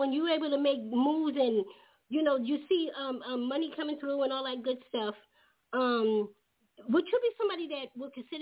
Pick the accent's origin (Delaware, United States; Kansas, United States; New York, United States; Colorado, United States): New York, United States; Listen, I got I'm from New York, and people call me aggressive so much.